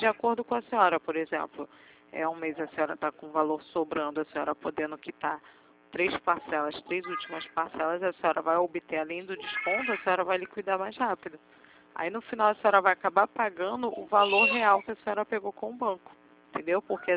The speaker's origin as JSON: {"language": "Portuguese", "region": "Rio de Janeiro", "country": "Brazil", "said": "Eu sou do Rio."}